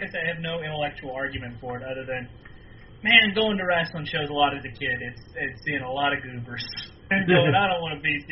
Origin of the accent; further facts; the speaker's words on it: Winston-Salem, North Carolina, United States; I used to go to a lot of wrestling shows as a child, growing up in Winston-Salem, because WCW ran Winston-Salem all the time.